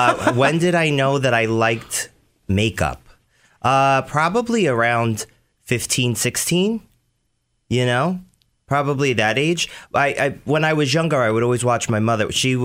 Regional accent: Staten Island, New York, United States; Staten Island, New York.

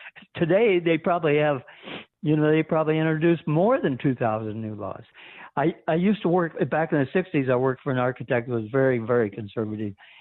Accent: Los Angeles, California, United States; when I was 10 years old, I was born in Los Angeles, lived right across the street from the LA airport.

